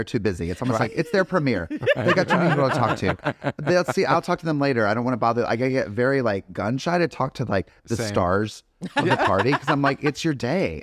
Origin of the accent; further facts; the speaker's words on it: North Carolina, United States; because growing up in North Carolina, we never really had black and white cookie.